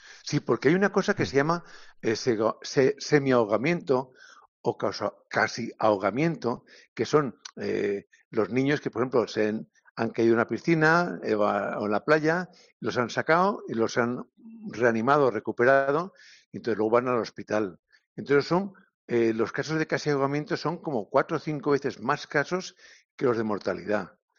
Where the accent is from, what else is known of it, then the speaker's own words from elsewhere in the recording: Valencia, Valencian Community, Spain; Yo soy de una zona, soy de Valencia, con lo cual te hablo de la paella.